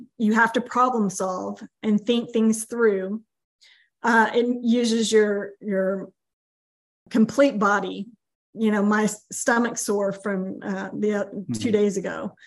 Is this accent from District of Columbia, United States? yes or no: no; Texas, United States; I'm from Texas. We wear flip-flops 365.